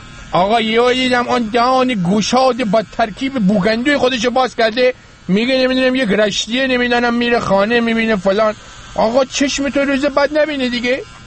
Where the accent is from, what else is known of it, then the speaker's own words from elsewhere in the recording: Rasht, Gilan, Iran; من بچه رشتم، من یه زمانی ما توی رش برای خودمون کندلاتی بودیم